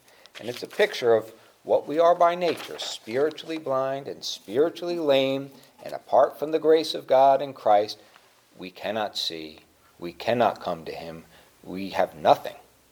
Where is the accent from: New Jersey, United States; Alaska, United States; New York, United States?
New Jersey, United States; I grew up in New Jersey, and it's a pretty congested area in New Jersey there, so there's a lot of light pollution